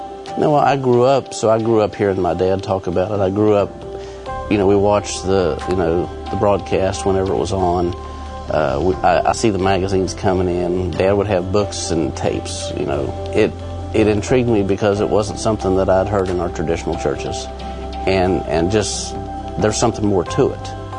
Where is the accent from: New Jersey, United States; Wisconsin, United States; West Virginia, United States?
West Virginia, United States; We are from Central West Virginia. We pastor a small church in Parsons.